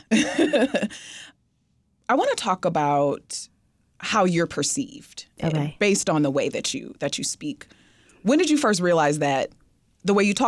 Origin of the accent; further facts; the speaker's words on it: Detroit, Michigan, United States; accent: Detroit; now in Chicago, United States; I'm from Detroit. I didn't know I had a specific Detroit accent until I moved here to Chicago.